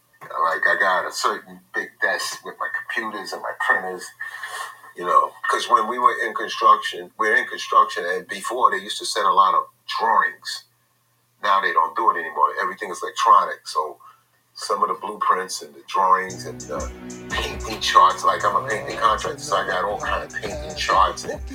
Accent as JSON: {"language": "English", "region": "the South", "country": "United States", "said": "I'm from the South. I never stayed in New York."}